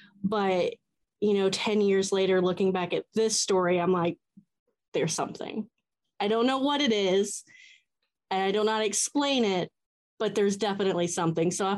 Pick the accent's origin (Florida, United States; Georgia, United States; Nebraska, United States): Georgia, United States; Atlanta; Okay. I am from Atlanta.